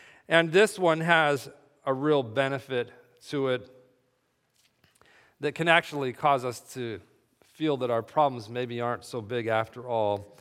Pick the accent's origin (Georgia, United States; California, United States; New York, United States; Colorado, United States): California, United States; Upland; There was a field just a few houses down from the house that I grew up in Upland, down there halfway between Los Angeles and Loma Linda.